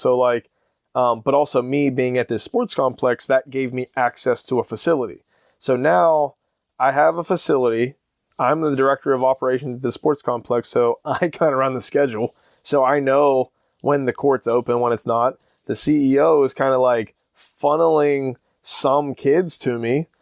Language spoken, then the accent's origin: English; Wheeling, West Virginia, United States; But like, basically I'm from Wheeling, West Virginia. So from Pittsburgh, it's like 50, 55 minutes, so under an hour.